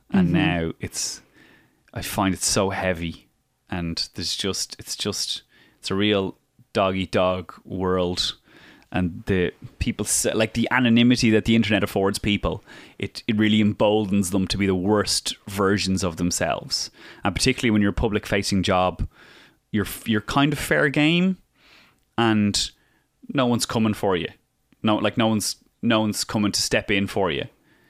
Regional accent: Ireland; it's not currency in Ireland because we're all Irish

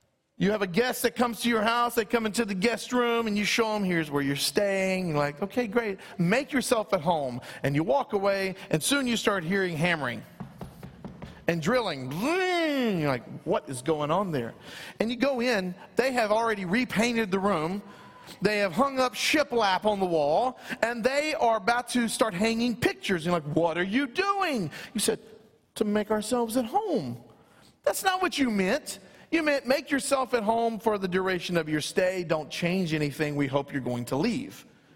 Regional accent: Louisiana, United States; I'm from South Louisiana, so we'd say y'all.

